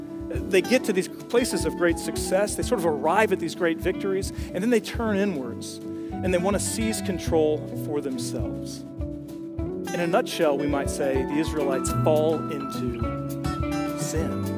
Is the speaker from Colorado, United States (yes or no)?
no; Sylva, North Carolina, United States; I'm from Western North Carolina, deep in the mountains, little town called Silva.